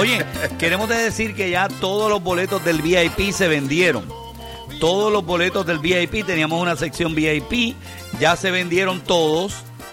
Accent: Ponce, Puerto Rico; En mi pueblo Ponce te ponía la pajita en la oreja.

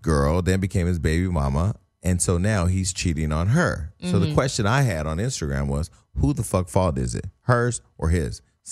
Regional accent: Stockton, California, United States; I'm from Stockton, so I don't know.

